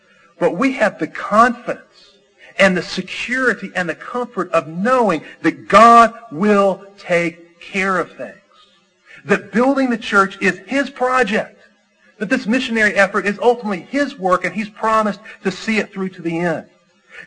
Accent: Chicago, Illinois, United States; I spent a good part of my childhood growing up in Chicago. My parents, both native Alabamians, like to say that we were prisoners of war held captive up there.

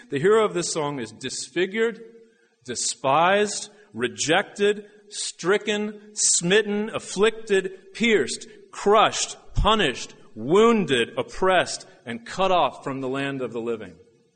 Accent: Washington, District of Columbia, United States; I'm a pastor from Washington, D.C.

